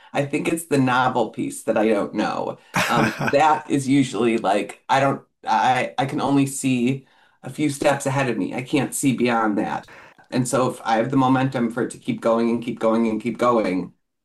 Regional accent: Detroit, Michigan, United States; now in Eugene, United States; I am from Detroit. My husband's from Cleveland. So it's always an interesting experience raising a kid in Eugene, Oregon

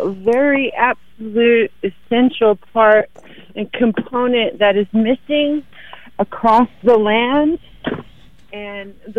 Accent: Celilo, Oregon, United States; I come from Celilo, the greatest trade center in the U.S. before it became the U.S., and we were a very giving people

